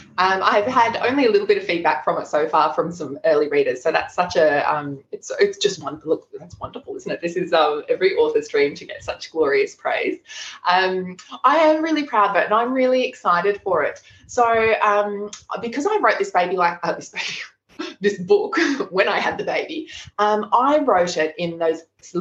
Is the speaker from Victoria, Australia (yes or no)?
yes; Melbourne, Victoria, Australia; also born or lived in Queensland; I grew up in Melbourne, but I've lived my entire adult life in Queensland.